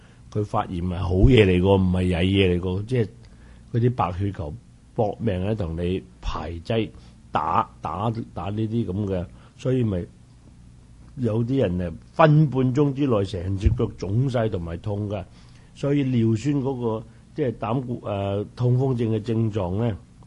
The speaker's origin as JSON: {"language": "Cantonese", "country": "China", "said": "我哋中國人咧打完邊爐有痛風症啊？"}